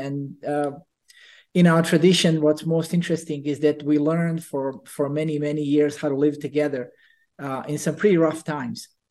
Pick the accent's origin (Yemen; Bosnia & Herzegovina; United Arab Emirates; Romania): Bosnia & Herzegovina; English is a second language; now in United States; I grew up in Bosnia, I came to the States as a foreign exchange student 32 years ago.